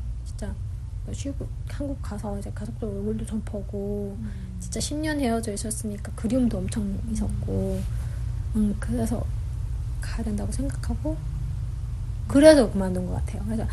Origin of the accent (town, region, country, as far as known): North Korea; born or raised there; now in South Korea